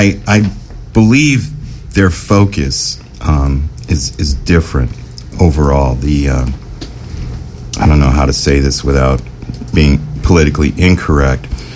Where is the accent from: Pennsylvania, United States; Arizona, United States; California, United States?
California, United States; Compton; because I grew up in Compton